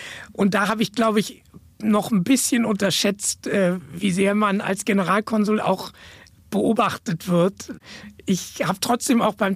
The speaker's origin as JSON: {"language": "German", "region": "Berlin", "country": "Germany", "said": "ich bin Berliner"}